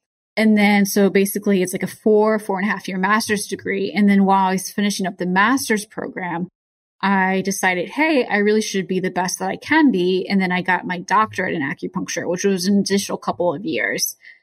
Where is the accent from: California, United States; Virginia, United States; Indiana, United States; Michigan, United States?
Virginia, United States; Montpelier; Yeah, I grew up outside of Richmond in Montpelier. So that was not a stressful area. I came to Northern Virginia. I am a little country.